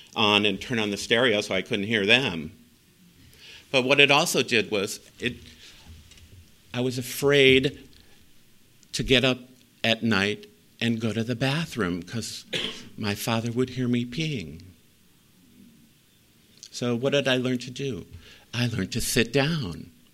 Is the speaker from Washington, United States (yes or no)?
no; Chicago, Illinois, United States; So I grew up in Chicago in an alcoholic home.